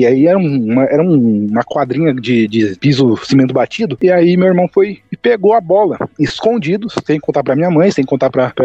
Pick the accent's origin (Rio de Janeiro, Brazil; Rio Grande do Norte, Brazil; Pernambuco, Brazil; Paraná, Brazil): Paraná, Brazil; Curitiba; now in Minas Gerais, Brazil; é que eu tenho 23 anos, eu moro em Minas Gerais atualmente, nascido e criado em Curitiba, mas hoje eu moro em Minas Gerais.